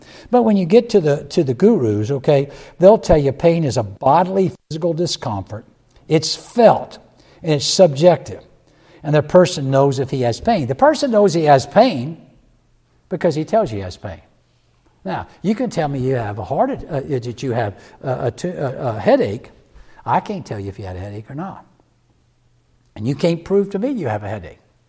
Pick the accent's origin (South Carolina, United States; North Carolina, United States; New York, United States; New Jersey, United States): South Carolina, United States; You don't know where that is, maybe, but I'm from South Carolina